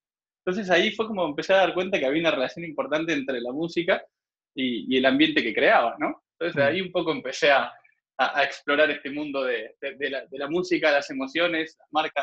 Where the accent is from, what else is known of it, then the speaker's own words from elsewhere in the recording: Argentina; en realidad vengo de Argentina, soy argentino.